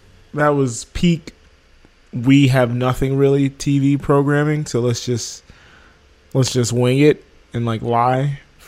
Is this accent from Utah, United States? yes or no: no; Florida, United States; especially as somebody growing up in Florida, the Bermuda Triangle always felt like a looming... A looming disaster waiting to happen just off the coast.